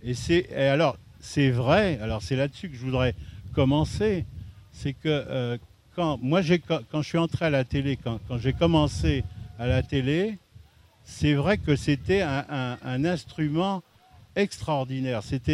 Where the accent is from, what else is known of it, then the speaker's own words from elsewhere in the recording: Paris, Île-de-France, France; born there; je suis né à Paris. J'ai eu la chance d'aller au lycée, mais je connaissais peu mon pays.